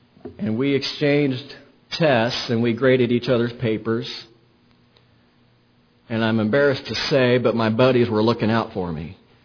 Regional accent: Woodbine, United States; now in Kansas City, United States; You know, growing up in Woodbine, we locked our doors when we went on vacation.

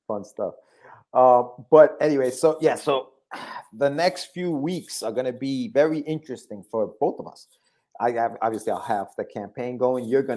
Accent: New York, United States; or it could be just like because we're from New York and Cabarucci's were the joint.

